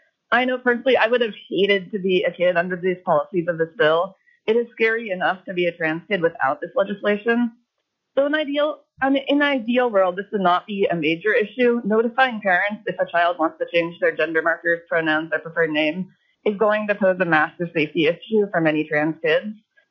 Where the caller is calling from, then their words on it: Fairbanks, Alaska, United States; I'm calling in from Fairbanks, testifying on behalf of myself to strongly oppose HB 382.